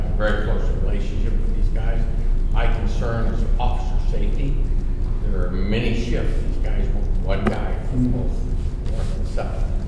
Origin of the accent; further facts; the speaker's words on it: Missouri, United States; And by the way, I'm from Missouri.